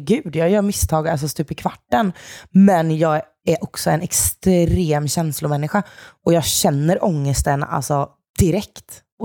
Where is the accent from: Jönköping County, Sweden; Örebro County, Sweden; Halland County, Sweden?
Jönköping County, Sweden; Jönköping; moved away as an adult; now in Stockholm, Sweden; Född och uppvuxen i Jönköping. Flyttade till Stockholm för 4 år sedan.